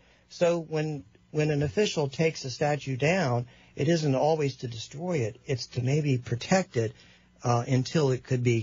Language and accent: English; Sharpsburg, Maryland, United States; I grew up on the battlefield, actually. I came from Sharpsburg, and so I'm quite familiar with all of that.